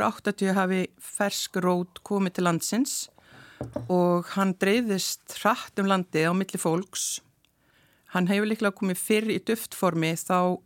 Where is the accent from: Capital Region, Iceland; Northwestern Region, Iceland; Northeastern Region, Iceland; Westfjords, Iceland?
Northwestern Region, Iceland; Blönduós; Ég er alin upp á Blönduósi. … og ég er alin upp á Brekkunni